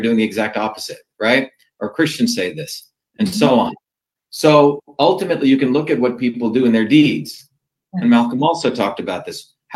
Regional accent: Mumbai, Maharashtra, India; also born or lived in South India; I grew up in two worlds, in the city of Bombay, but also in a deep village in South India.

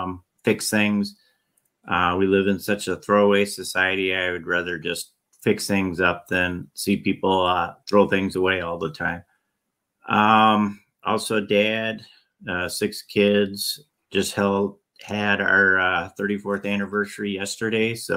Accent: Waukesha, Wisconsin, United States; I'm from Waukesha, Wisconsin.

